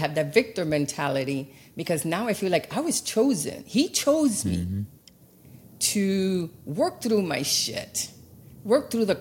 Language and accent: English; United States; and I'm an American, born and raised, but the doctors here couldn't help me.